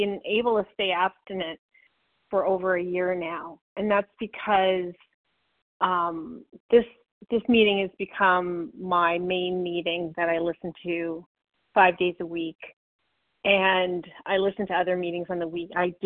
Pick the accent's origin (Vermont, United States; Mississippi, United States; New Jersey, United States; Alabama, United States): Vermont, United States; I'm from Vermont